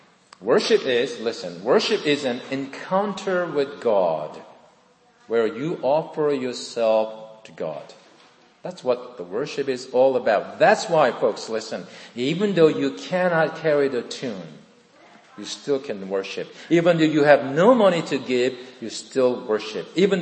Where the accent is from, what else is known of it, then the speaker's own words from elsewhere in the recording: Incheon, South Korea; English is a second language; he landed from his boat on Incheon, which is my hometown in South Korea.